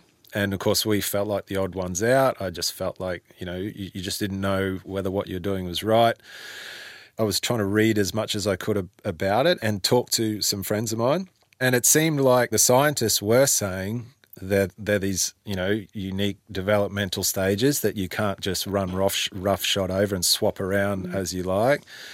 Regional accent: Cairns, Queensland, Australia; I grew up in Cairns and I grew up in creeks, you know, like they just were where we lived, yabbies and stuff.

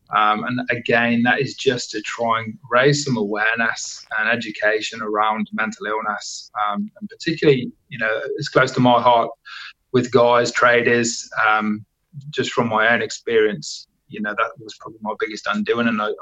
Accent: Australia; I'm an Australian

